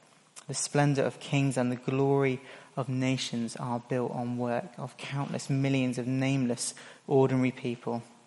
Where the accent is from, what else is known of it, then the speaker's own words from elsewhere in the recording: South of England, United Kingdom; Still, we're English, mostly. We're men, we're from the south of England, and we're Christians.